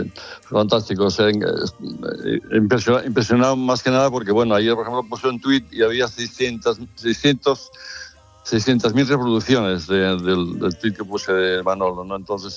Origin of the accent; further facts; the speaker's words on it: Barcelona, Catalonia, Spain; born there; yo nací en Barcelona, pero mis padres eran aragoneses